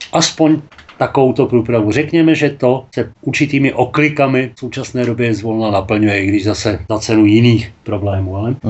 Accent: Most, Ústí nad Labem Region, Czechia; Já jsem rodilý Mostečák

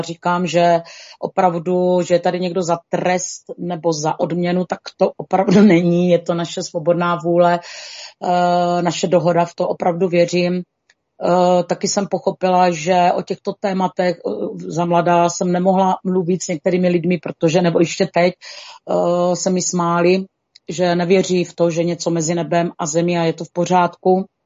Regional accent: Přibice, South Moravian Region, Czechia; jsem z Jižní Moravy, kousek od Pálavy, z malé vesnice Přibice, kde působím teda od narození. Je mi 56 let

